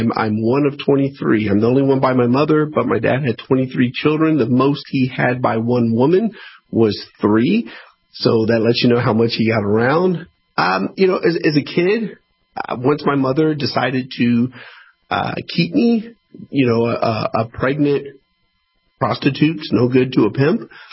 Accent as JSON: {"language": "English", "country": "United States", "tie": "born or raised there", "said": "So I grew up in United States poverty, but poverty nonetheless."}